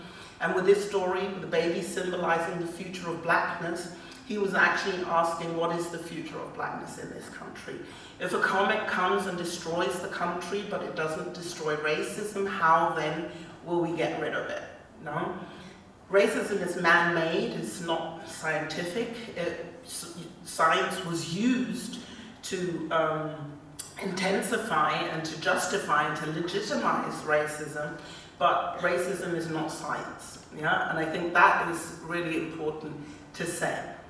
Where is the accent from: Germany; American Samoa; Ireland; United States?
Germany; English is a second language; now in United Kingdom; doing this doctor title in Germany, growing up in Germany, doing my schooling in Germany, doing my PhD in Germany